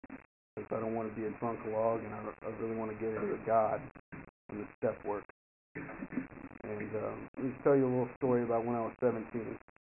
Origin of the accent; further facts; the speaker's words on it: Roswell, United States; I grew up here in Roswell, and normal childhood and everything, and always felt a little off.